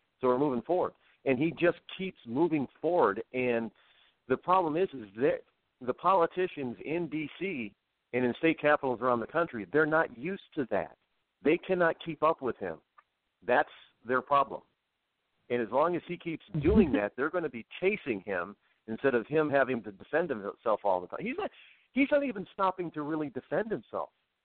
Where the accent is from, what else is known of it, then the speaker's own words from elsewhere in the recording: United States; That's something else that we as the American people are not used to.